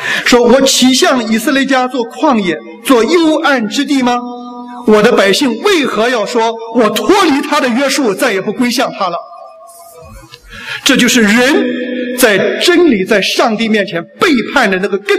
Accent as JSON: {"language": "Chinese", "town": "Qingdao", "region": "Shandong", "country": "China", "said": "我们青岛人说话叫他草鸡了啊，把你搞草鸡了"}